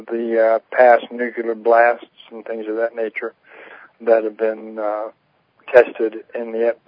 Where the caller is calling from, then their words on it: Pahrump, Nevada, United States; calling from Pahrump, Nevada.